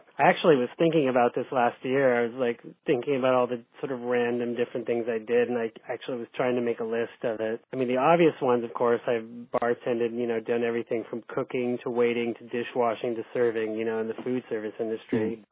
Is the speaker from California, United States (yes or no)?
yes; California, United States; I was a tour guide in my hometown at the Cabrillo Marine Museum.